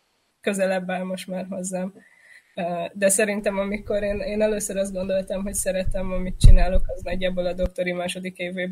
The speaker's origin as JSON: {"language": "Hungarian", "region": "Budapest", "country": "Hungary", "tie": "born there", "lives_now": "Szeged, Hungary", "said": "Én Budapesten születtem, és..."}